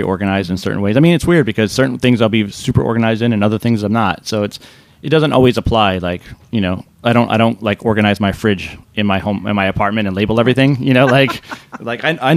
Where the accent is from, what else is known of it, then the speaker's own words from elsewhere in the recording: New York, United States; and I grew up in the Catskills, and the only thing around us was country clubs.